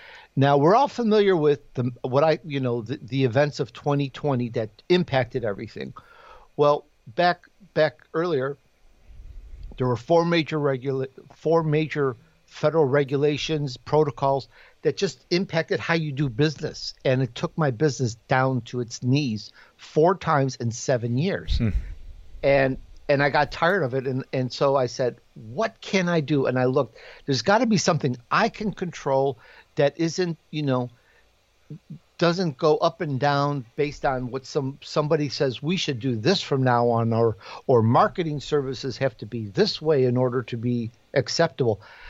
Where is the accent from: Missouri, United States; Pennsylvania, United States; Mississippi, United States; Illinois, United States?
Illinois, United States; Chicago; accent: Chicago; So you could probably tell a little bit of my accent because I grew up in Chicago, and it doesn't sound Italian, though you can tell I'm Italian because I always talk with my hands.